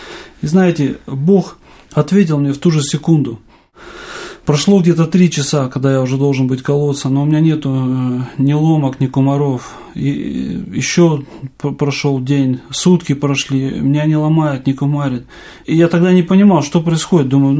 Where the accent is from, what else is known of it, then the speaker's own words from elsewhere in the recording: Sverdlovsk Oblast, Russia; я сам родом со Свердловской области, и там у нас был реабилитационный центр для наркоманов